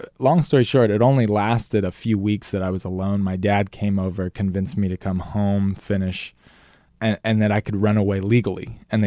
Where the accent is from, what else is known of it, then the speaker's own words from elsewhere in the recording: Sacramento, California, United States; also born or lived in Azores; I was in Sacramento. Okay. We'd moved around a lot. My dad was in the military. Anyway, we lived on an island in the Azores when I was little.